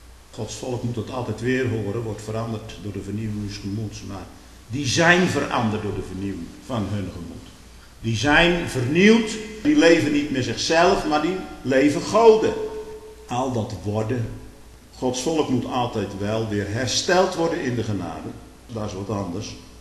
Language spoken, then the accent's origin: Dutch; Stolwijk, South Holland, Netherlands; Daar is de Stolkse kermis waar ik vandaan kom.